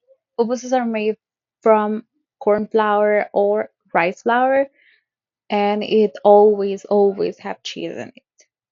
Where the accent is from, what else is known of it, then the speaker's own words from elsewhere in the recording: El Salvador; I am from El Salvador, and the capital of El Salvador is in Salvador.